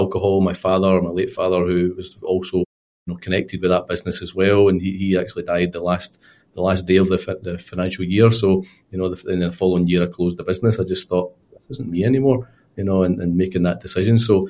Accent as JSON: {"language": "English", "region": "Scotland", "country": "United Kingdom", "said": "being Scottish and whiskey, it wasn't so easy to give up alcohol"}